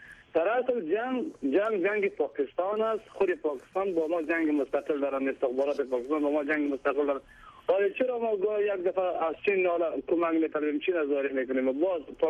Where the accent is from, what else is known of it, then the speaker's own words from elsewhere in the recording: Afghanistan; با برادر همین ما افغان هستیم